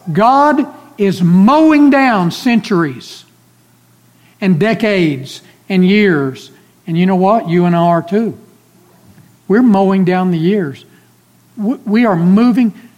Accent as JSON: {"language": "English", "town": "Clarendon", "country": "United States", "tie": "born or raised there", "said": "Every time I go to my hometown, Clarendon, 5 hours northwest of here, and I drive in from the east"}